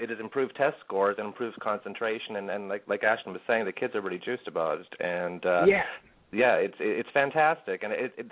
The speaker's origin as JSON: {"language": "English", "town": "Priestville", "region": "Saskatchewan", "country": "Canada", "said": "I'm from Priestville, Saskatchewan, originally. Priestville is about 45 minutes from Humboldt."}